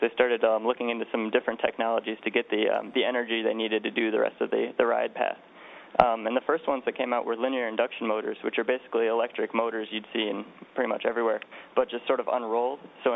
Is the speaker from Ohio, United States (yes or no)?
yes; Toledo, Ohio, United States; I grew up in Toledo, Ohio, which is just a short drive away from Cedar Point, which is one of the biggest parks in the nation.